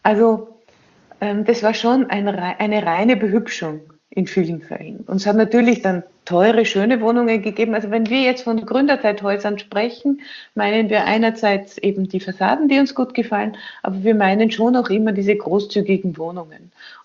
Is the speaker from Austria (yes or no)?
yes; Austria; so wie man es bei uns in Österreich so stark sieht